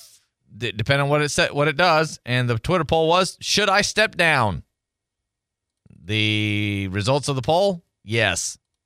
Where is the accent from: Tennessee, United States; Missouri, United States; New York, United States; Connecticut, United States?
Tennessee, United States; Growing up in Tennessee, it was the same thing.